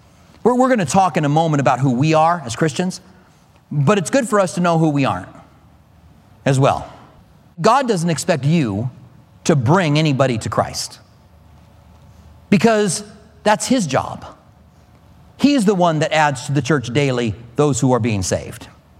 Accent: Clinton, Iowa, United States; born there

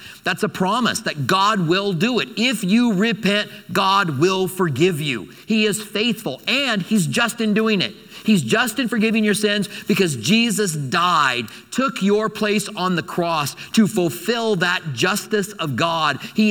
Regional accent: Albuquerque, New Mexico, United States; Albuquerque was that way. I grew up in Albuquerque.

